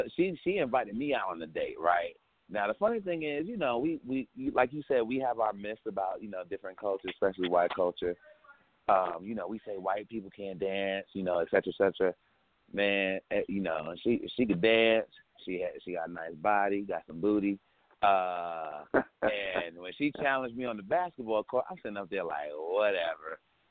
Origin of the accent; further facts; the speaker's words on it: Brooklyn, New York, United States; originally I'm from Brooklyn, New York. So I grew up in a neighborhood